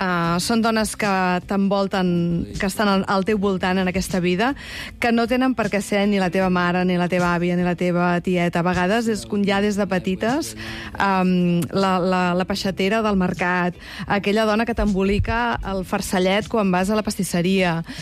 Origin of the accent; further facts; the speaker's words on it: Tarragona, Catalonia, Spain; jo sóc una nena de pis, totalment, és a dir, jo vaig néixer a Tarragona i és allò que no sorties a jugar al carrer.